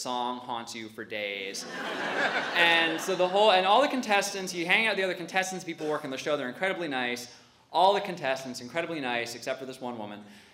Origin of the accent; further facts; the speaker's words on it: Buffalo, New York, United States; born there; So I was not born in Kiev. I was born in Buffalo. Yeah, Buffalo, you notice we don't live there now.